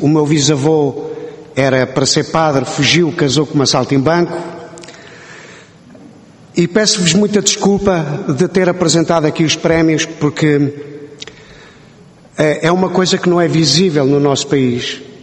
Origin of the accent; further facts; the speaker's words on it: Algés, Lisbon, Portugal; born there; eu já nasci em Algés, debaixo de uma bancada de circo, não é?